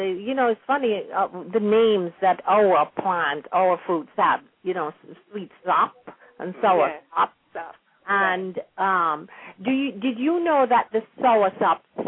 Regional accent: Jamaica; bring back memories of what we enjoyed when we were growing up in Jamaica.

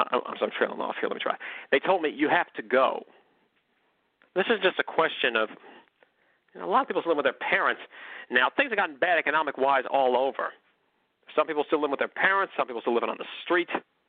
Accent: McKinleyville, California, United States; he had stopped in my hometown of McKinleyville, California.

